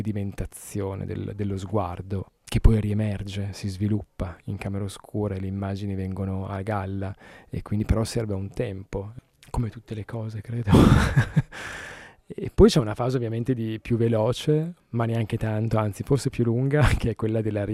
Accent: Emilia-Romagna, Italy; anche io sono emiliano

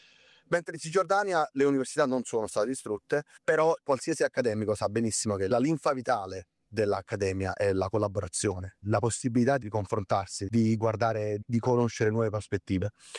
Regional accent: Naples, Campania, Italy; Meno di Napoli a Roma, insomma, io sono di Napoli originariamente.

